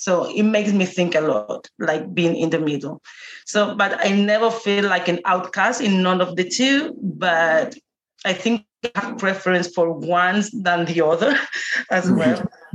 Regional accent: Canary Islands, Spain; also born or lived in Lanzarote; I was born in Lanzarote, but I didn't grow up there. So we moved when I was little. We moved to Gran Canaria. That it's a different one from the same group. And I grew up here.

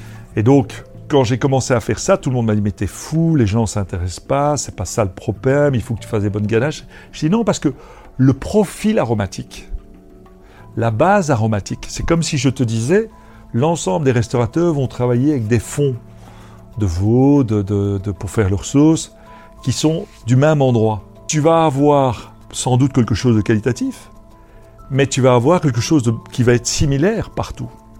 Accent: Belgium; Quand tu vois aujourd'hui un sujet qui nous concerne tous, parce qu'on est belge, les microbrasseries.

